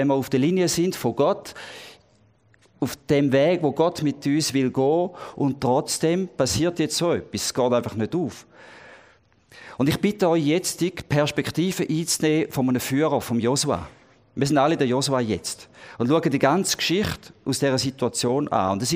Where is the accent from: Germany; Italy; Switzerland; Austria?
Switzerland; Also wir würden uns ja als Schweizer auch wehren